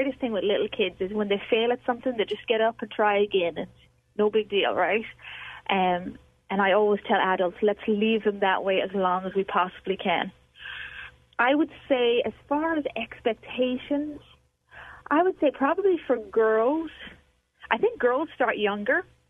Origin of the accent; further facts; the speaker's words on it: Ireland; when I grew up in Ireland